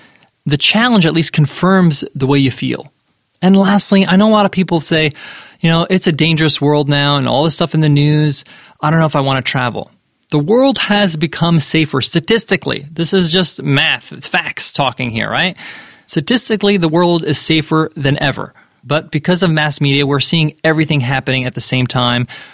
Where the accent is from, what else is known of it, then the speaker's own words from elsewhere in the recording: United States; growing up as an American, when I traveled, I had to reevaluate what I thought of the world.